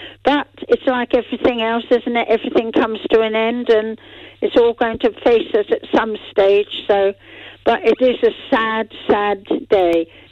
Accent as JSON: {"language": "English", "region": "England", "country": "United Kingdom", "said": "I'm English. I was born in England."}